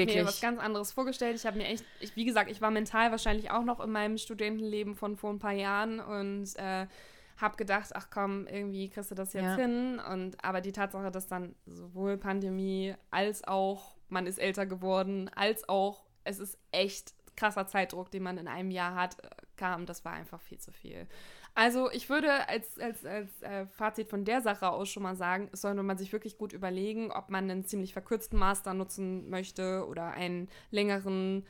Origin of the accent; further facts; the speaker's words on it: Hamburg, Germany; gerade weil ich auch so nah dran war an meiner Heimat. 5 Stunden Zugfahrt nach Hamburg von Nijmegen aus, wo ich ja studiert habe.